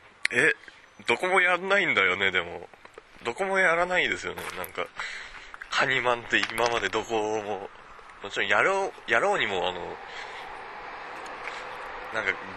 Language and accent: Japanese; Tokyo, Japan; 東京から来たんで、